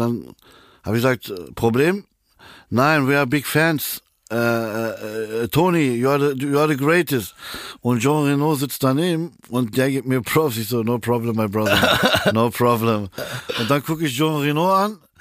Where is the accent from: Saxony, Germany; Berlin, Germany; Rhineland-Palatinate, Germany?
Berlin, Germany; Wir sind Berliner